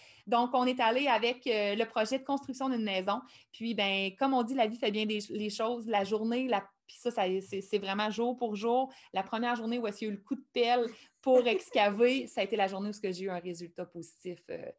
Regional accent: Sainte-Flore, Quebec, Canada; je suis une fille de Sainte-Flore, je viens de Sainte-Flore, j'aime le village de Sainte-Flore.

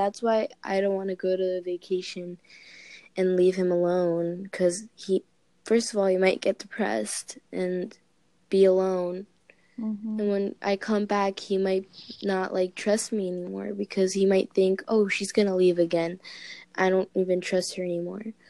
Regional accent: Puerto Rico; 'cause I'm from Puerto Rico

